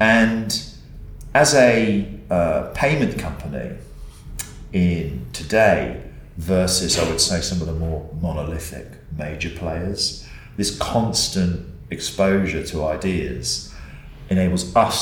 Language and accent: English; England, United Kingdom; born there; My parents, Scots, so I actually still consider myself Scots. And it's funny because I was born in England